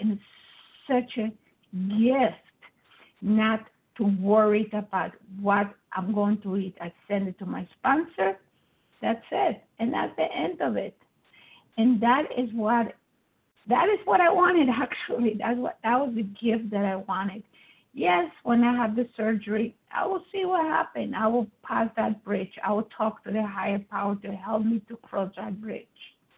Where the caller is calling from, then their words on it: Georgia, United States; from Georgia.